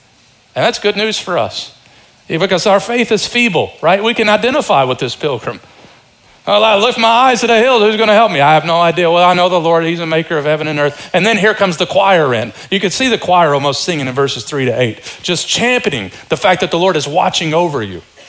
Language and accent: English; Kentucky, United States; also born or lived in Detroit / New Orleans; Now, some of you know I was born in Detroit and then we grew up in Eastern Kentucky and then I lived in New Orleans, three places where people take mission trips.